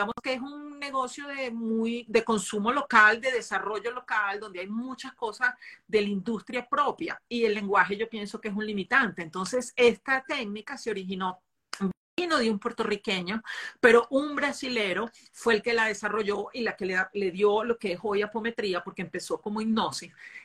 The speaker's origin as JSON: {"language": "Spanish", "country": "Venezuela", "also_born_or_lived": "Brazil", "moved": "yes", "said": "Yo soy venezolana, que en mi caso, pues, ir a Miami y salir era muy común"}